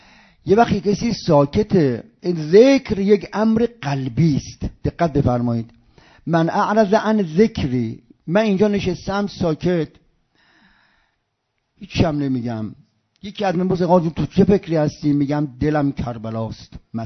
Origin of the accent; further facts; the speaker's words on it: Isfahan, Iran; now in Qom, Iran; بچه مثلا من، بچه اصفهانم، هجرت میکنم میام قم